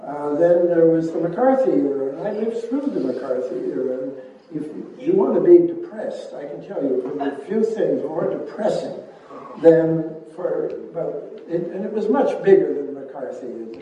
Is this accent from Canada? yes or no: yes; Canada; And as a Canadian, I really agonized about NAFTA when it was negotiated.